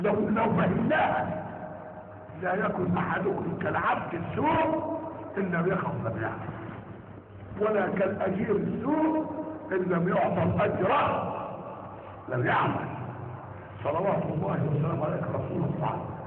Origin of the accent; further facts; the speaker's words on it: Egypt; بلدنا مصر، مصر العزيزة، مصر الغنية، مصر القوية على حافة الهلاك